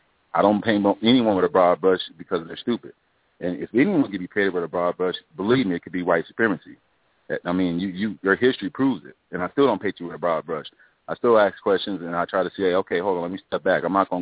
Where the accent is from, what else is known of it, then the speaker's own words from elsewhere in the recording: Las Vegas, Nevada, United States; But like I said, I'm from Las Vegas, and people forget about that shootout in the casinos in Laughlin with the Hells Angels and the Mongols.